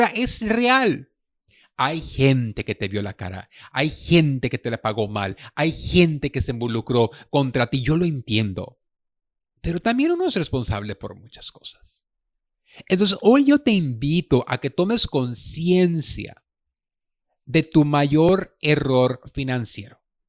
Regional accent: Mexico; No, pues como buen mexicano me enchilé.

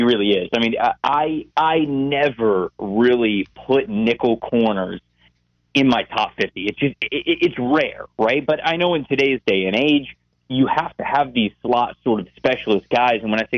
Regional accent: Tampa, Florida, United States; I pay attention to them closely as I'm from the Tampa area.

